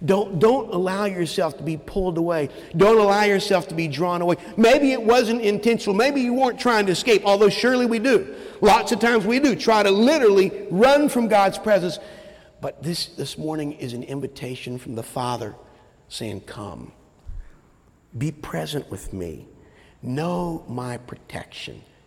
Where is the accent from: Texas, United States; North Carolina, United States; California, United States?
North Carolina, United States; I grew up in North Carolina, and we would go to Myrtle Beach.